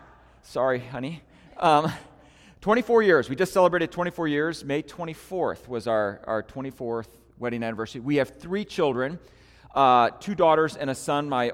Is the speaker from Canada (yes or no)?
no; Milwaukee, Wisconsin, United States; moved away; I'm not originally from there. I'm a Midwestern guy. I'm from Wisconsin originally, so Milwaukee area.